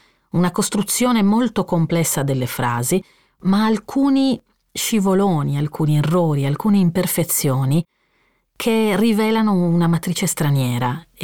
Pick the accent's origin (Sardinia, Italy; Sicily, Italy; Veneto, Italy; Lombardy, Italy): Sardinia, Italy; È una domanda che mi sono sempre fatta come lettrice, come scrittrice, come sarda